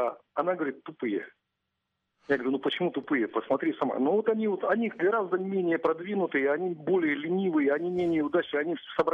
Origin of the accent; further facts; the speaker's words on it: Surgut, Khanty-Mansi Autonomous Okrug, Russia; also born or lived in Moscow; now in Dubai, United Arab Emirates; Я учился в далекой сургутской школе так, в Сибири.